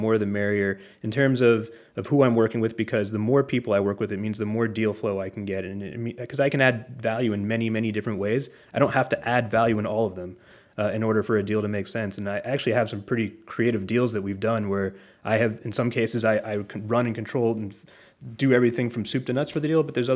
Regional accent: North Carolina, United States; I'm also from North Carolina originally, so that was not a difficult decision to make

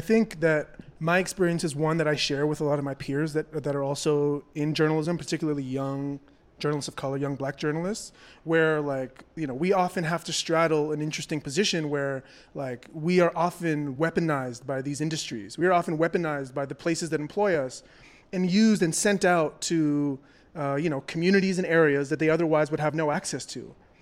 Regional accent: Toronto, Ontario, Canada; I'm a young black journalist. I'm from Toronto, Canada. I'm not American

